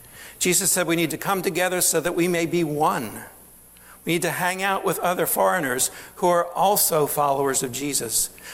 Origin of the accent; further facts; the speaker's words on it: Hershey, Pennsylvania, United States; I grew up in Hershey, and there was and still is a very strong Italian community in Hershey.